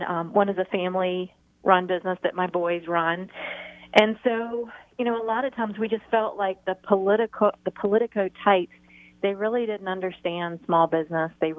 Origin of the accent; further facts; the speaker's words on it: Deep South, United States; Well, you're going to find this very interesting, but I grew up in the Deep South